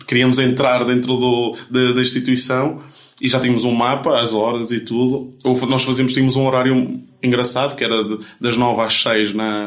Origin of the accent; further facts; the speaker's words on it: Valencia, Carabobo, Venezuela; also born or lived in Madeira; now in Portugal; Pronto, nasci e cresci na Venezuela, Valência, segunda maior cidade da Venezuela.